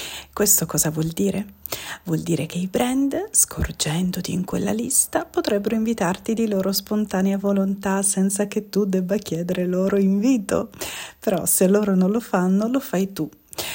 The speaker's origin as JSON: {"language": "Italian", "region": "Calabria", "country": "Italy", "said": "Sono calabrese."}